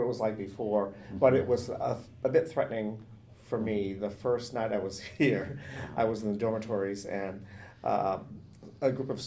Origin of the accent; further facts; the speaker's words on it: Lewiston, Maine, United States; moved away as an adult; In Lewiston, Maine.